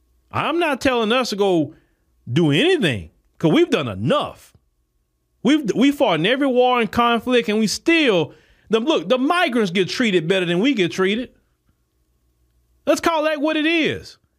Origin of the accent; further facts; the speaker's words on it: United States; The first time I realized I was so black American when I went to Ethiopia, I realized real quick that I was not culturally African.